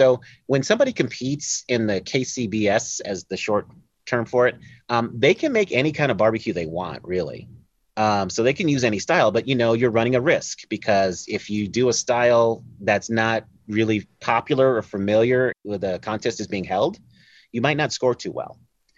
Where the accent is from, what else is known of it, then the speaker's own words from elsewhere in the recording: Denver, Colorado, United States; And that's a function of growing up in Denver, Colorado.